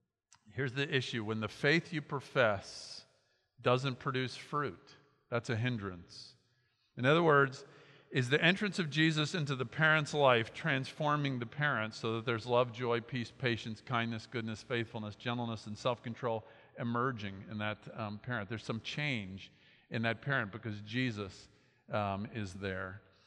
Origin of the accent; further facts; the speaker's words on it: Miami, Florida, United States; We grew up in Miami, and when I finished high school, my parents moved to Boca Raton